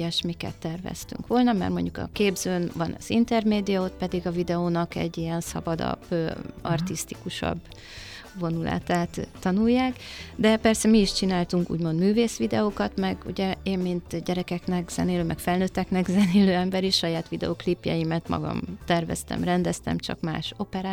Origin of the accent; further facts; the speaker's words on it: Budapest, Hungary; Én részben zuglói vagyok.